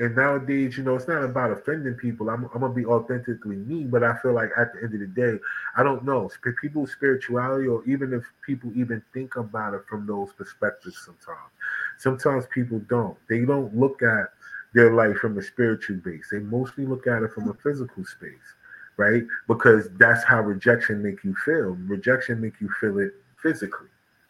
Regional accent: New Jersey, United States; now in North Carolina, United States; because I'm from New Jersey and I live in North Carolina right now, right?

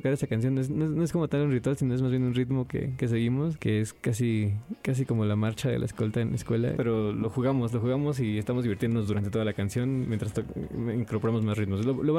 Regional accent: Veracruz, Mexico; Pues yo de chico viví en Veracruz

